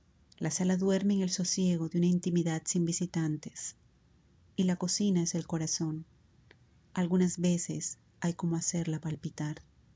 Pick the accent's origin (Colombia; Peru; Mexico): Colombia; Santa Marta, Magdalena; soy de Santa Marta, Colombia